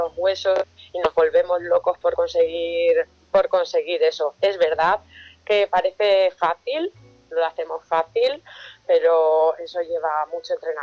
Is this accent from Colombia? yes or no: no; Cuenca, Castilla-La Mancha, Spain; Yo soy de Cuenca